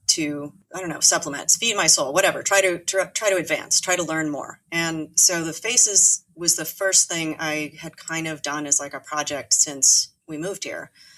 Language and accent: English; California, United States; I didn't make sense in LA, even though I'm from California. I was born a couple hours north of there.